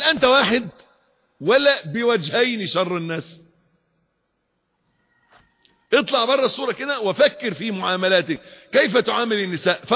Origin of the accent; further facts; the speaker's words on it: Egypt; الكلمتين المشهورين عندنا في مصر